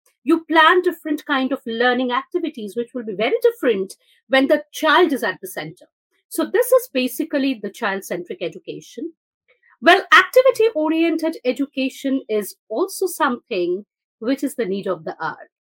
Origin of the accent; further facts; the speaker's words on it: India; Yes. I am an Indian, and I am currently in India as well.